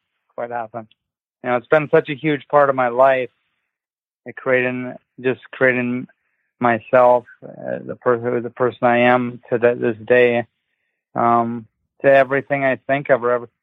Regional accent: Bismarck, North Dakota, United States; the size of the community was a little bit similar to where we grew up in Bismarck.

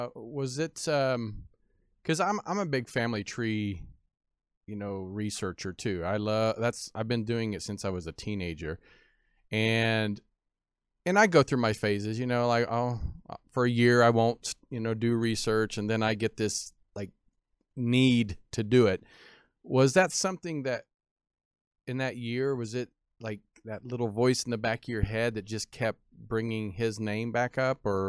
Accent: the South, United States; because I grew up in the Bible Belt, you know

